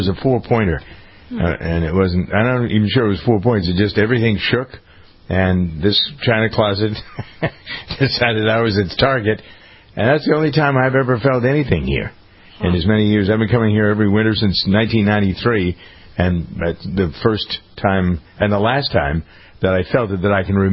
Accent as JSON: {"language": "English", "town": "Framingham", "region": "Massachusetts", "country": "United States", "tie": "born or raised there", "said": "as all things important happen in my hometown of Framingham, that's where Krista McAuliffe came from."}